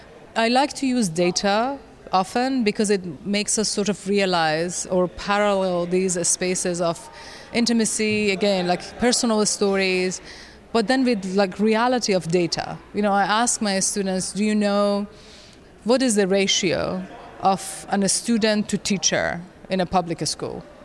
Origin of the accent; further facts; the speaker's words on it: Iran; I grew up in Iran, and I grew up as a Baha'i minority, which is a persecuted, systemically persecuted in Iran.